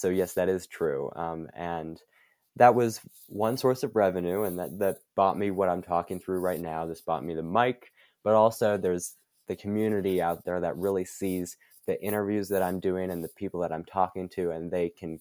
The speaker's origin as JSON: {"language": "English", "town": "Bozeman", "region": "Montana", "country": "United States", "tie": "born or raised there", "also_born_or_lived": "Vermont / Utah", "said": "I grew up here mostly. I was born in Vermont and we lived in Utah for less than a year, but primarily I've just been in Bozeman here."}